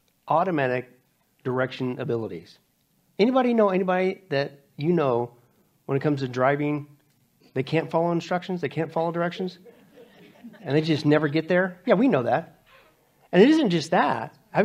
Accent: Midwest, United States; I grew up in the Midwest, took them for granted.

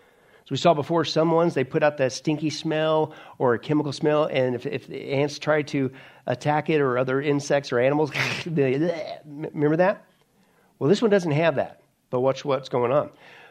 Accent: Kansas, United States; also born or lived in Nebraska; Yeah, again, I grew up in Kansas and Nebraska, folks.

